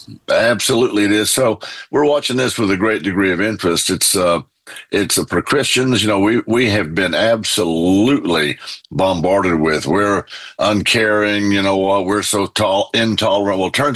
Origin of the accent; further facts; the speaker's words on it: Texas, United States; You know, I'm a Texan. I guess I'm old school.